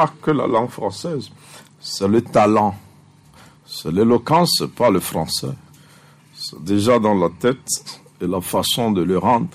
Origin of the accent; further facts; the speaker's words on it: Togo; nous sommes membres du Commonwealth, mais combien de Togolais parlent l'anglais?